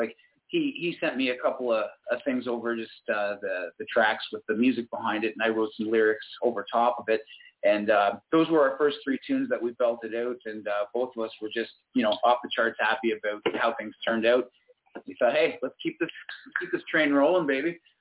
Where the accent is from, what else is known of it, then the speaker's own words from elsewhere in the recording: Canada; Growing up in Canada, everybody else liked the Raptors when I was growing up